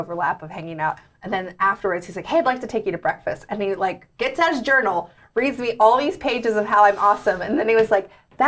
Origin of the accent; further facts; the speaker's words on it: the South, United States; So, like, I came from the South and it was like, if you have to, like, be too strong, then it's not meant to be.